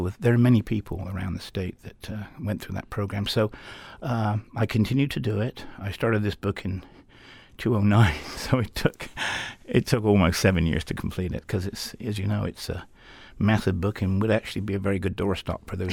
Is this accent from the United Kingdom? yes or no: yes; England, United Kingdom; moved away as an adult; now in United States; I'm originally from England, did most of my education there.